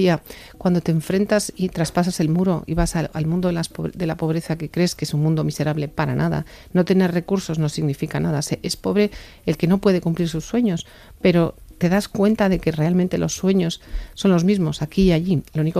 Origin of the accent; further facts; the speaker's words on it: Spain; a día de hoy somos mercenarios españoles